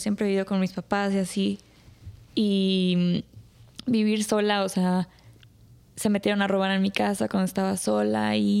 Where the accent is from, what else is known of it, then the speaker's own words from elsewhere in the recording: Dominican Republic; moved away; estaba viviendo en otro país, que crecí en República Dominicana